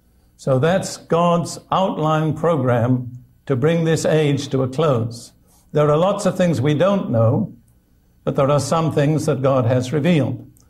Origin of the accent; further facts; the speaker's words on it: United Kingdom; also born or lived in United States; You see, I'm bilingual. I'm British and American. I speak both languages.